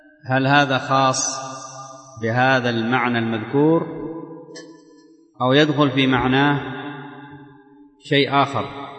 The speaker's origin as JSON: {"language": "Arabic", "country": "Yemen", "said": "احنا عندنا في اليمن ما عندنا مكان للتشميس"}